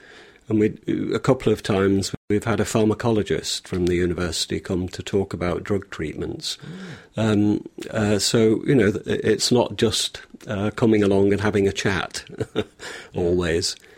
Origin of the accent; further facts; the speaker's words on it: Warrington, North West England, United Kingdom; also born or lived in London; now in Manchester, United Kingdom; originally I'm from Warrington, so I've known Manchester all my life.